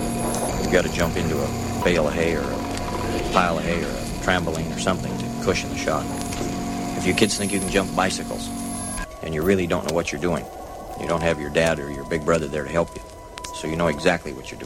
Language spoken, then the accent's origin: English; Butte, Montana, United States; I saw a daredevil one time in my hometown of Butte, Montana, performing and driving a car.